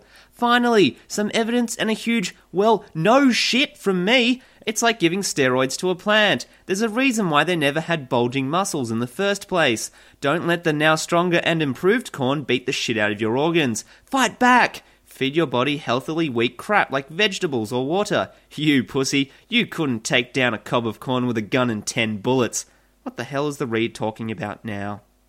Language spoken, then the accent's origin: English; Australia; As an Australian, I have no clue what I'm talking about